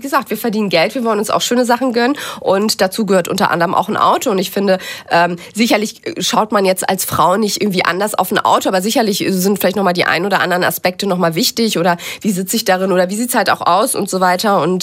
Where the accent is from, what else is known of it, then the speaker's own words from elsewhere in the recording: Lower Saxony, Germany; Ich bin ja aus Niedersachsen. Das heißt, dann tummel ich ab und zu mich auch in Hannover herum.